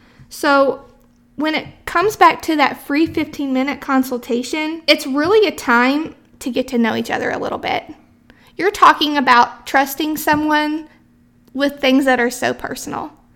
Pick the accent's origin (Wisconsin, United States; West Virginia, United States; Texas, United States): West Virginia, United States; also born or lived in Tennessee; I moved to Tennessee from West Virginia. So okay. I've actually lived in Virginia, West Virginia, and Tennessee.